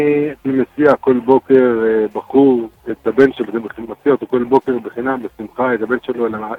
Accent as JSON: {"language": "Hebrew", "town": "Beit Shemesh", "region": "Jerusalem District", "country": "Israel", "said": "מבית שמש."}